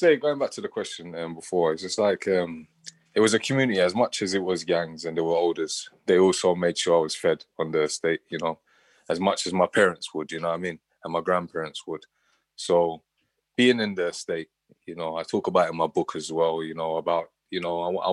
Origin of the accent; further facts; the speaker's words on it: London, United Kingdom; Well, I grew up in Brixton, South London, Whitesword.